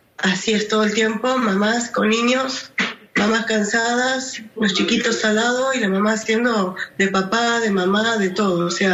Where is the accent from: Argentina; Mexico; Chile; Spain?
Argentina; como los argentinos, que hablamos solamente español y algunos hablan inglés.